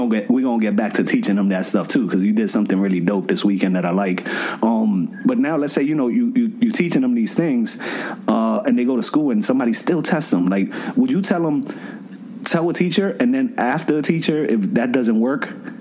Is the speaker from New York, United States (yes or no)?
yes; Bronx, New York, United States; growing up in the South Bronx. Like, in the South Bronx, I was just like you.